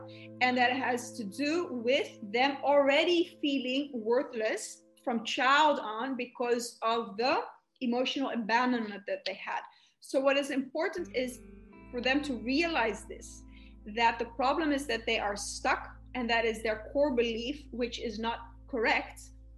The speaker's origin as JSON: {"language": "English", "country": "Greece", "said": "Also, I'm from Greece, and it's hard to get in the university there as well."}